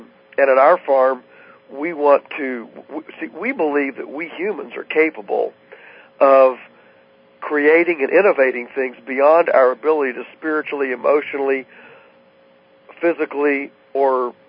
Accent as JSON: {"language": "English", "country": "United States", "also_born_or_lived": "Venezuela", "said": "being American, of course, we were prime targets for the communist instigated rebels."}